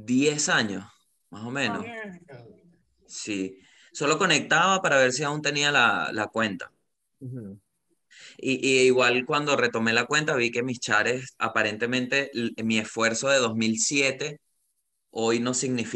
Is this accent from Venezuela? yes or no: yes; Venezuela; yo soy comediante de Venezuela